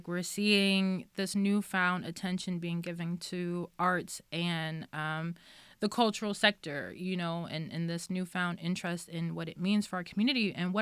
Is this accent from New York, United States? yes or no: yes; New York City, New York, United States; I come from New York City, obviously, which is seen as the hub of art and culture and museums and blah, blah, blah.